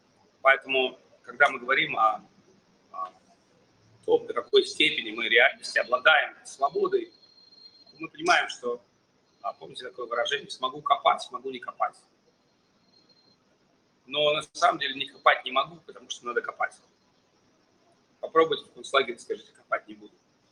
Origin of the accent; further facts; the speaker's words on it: Saint Petersburg, Russia; born there; в этой жизни я родился в Питере, где солнце вообще фиг увидишь, да?